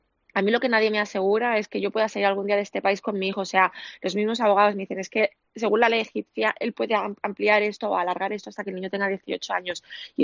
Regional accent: Lleida, Catalonia, Spain; yo me casé en Lérida, yo soy de Lérida.

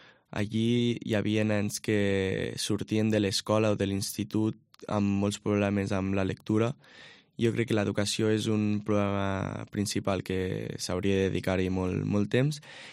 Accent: Lleida, Catalonia, Spain; Sí, jo sóc de Lleida.

